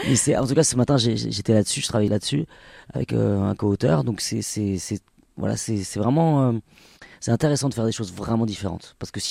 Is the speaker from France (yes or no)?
yes; Nouvelle-Aquitaine, France; J'ai grandi au Pays Basque, parce que je suis basque. … J'ai grandi dans un village, dans une montagne, pas loin de Saint-Jean-de-Luz.